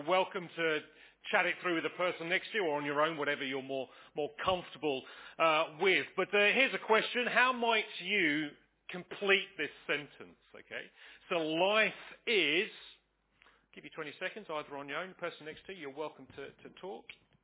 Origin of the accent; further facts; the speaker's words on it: Crowborough, South East England, United Kingdom; I was born and bred in Crowborough, went to school in Crowborough, you can probably tell.